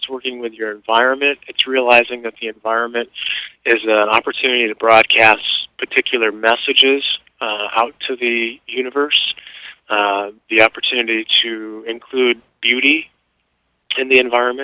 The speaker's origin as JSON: {"language": "English", "town": "Petoskey", "region": "Michigan", "country": "United States", "tie": "born or raised there", "also_born_or_lived": "Detroit / East Jordan", "said": "I'm from Petoskey. I was born in Detroit, and my folks moved north when I was about 3 years old, moved to a little town called East Jordan, lived there for a couple years, and then we moved to Petoskey."}